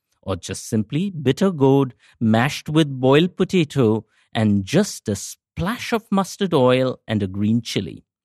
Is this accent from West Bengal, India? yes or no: yes; Kolkata, West Bengal, India; Growing up in Kolkata, we had never seen a daffodil or a snowdrop, but we had our neem. … in Kolkata. But being Bengali, we did not just write odes to our harbingers of spring.